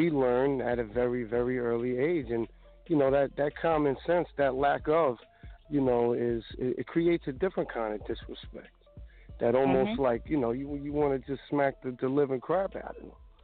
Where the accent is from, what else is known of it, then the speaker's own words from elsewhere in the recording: Jersey City, New Jersey, United States; Well, you know, growing up in Jersey City, hip-hop, rap, I mean, that's going hand-to-hand just with everyday lifestyle, you know.